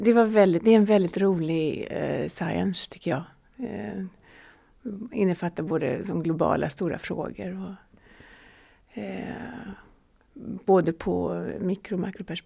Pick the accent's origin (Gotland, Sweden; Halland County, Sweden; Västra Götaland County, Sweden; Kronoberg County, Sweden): Halland County, Sweden; Falkenberg; moved away as an adult; Ja, det har jag bott i 18 år sammanlagt.